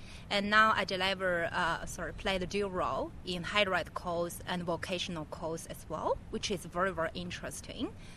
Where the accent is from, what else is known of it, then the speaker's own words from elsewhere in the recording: Inner Mongolia, China; now in Australia; I grew up actually in Inner Mongolia. It's a western part of China, very similar as Alice Springs. It's desert climate.